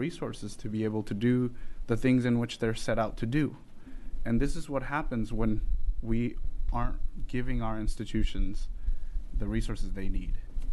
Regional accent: Portland, Oregon, United States; So, I'm 30 years old, and I grew up in Portland.

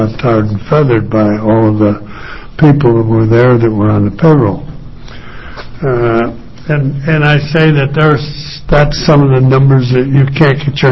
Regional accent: Oregon, United States; I'm from Southern Oregon. I'm a grape farmer down there.

